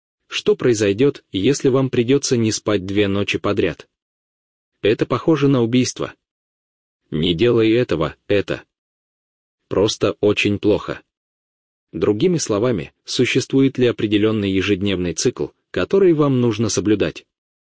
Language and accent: Russian; New York, United States; Russian is a second language; Я вырос в Нью-Йорке, а в Нью-Йорке есть выбоины